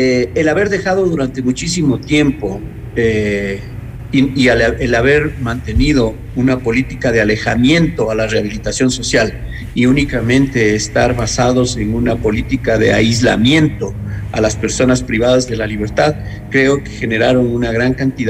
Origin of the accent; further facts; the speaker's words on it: Ecuador; como sociedad ecuatoriana las hemos dejado